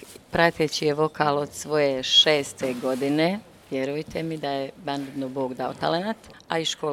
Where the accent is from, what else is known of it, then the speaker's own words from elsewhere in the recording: Studenci, Federation of Bosnia and Herzegovina, Bosnia & Herzegovina; dolazim iz Studenaca, Ljubuški.